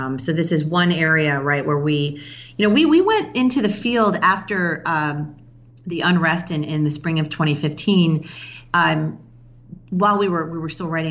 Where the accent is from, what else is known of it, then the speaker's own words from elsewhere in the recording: Chicago, Illinois, United States; And I've lived here for 15 years, you know, so it's almost been kind of my hometown. I'm from Chicago originally.